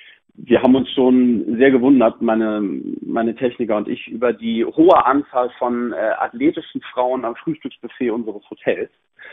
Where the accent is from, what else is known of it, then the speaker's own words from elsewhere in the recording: Hamburg, Germany; born there; dort in meiner Geburtsstadt Hamburg